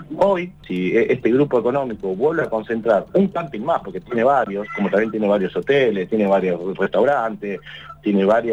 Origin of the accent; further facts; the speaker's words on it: San Martín de los Andes, Neuquén, Argentina; Los que somos San Martín de los Andes sabemos lo que nos duele no poder estar en el Muelle de Quilaquina